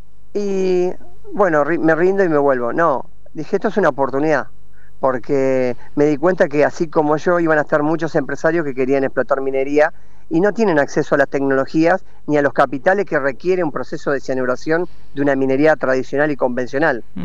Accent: Argentina; Me da vergüenza como argentino decirlo.

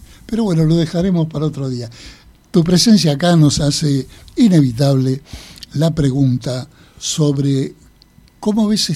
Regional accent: Argentina; ¿Somos reconocidos los argentinos por esa virtud o ese defecto?

